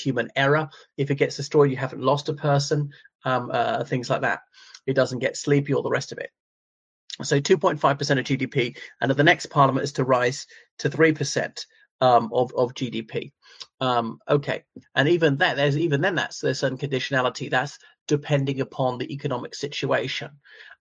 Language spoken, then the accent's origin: English; Ireland; o everyone … from Ireland.